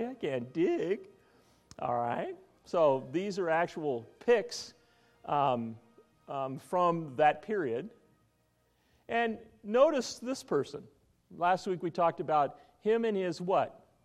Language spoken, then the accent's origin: English; Spokane, Washington, United States; I grew up in Spokane, Washington, and we didn't have beggars when I was a kid.